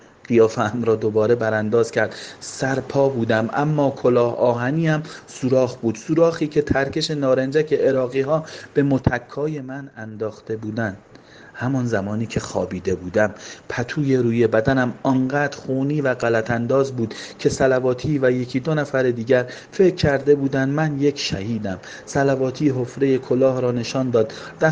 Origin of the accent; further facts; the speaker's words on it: Hamadan, Iran; تا گفتیم بچه همدانیم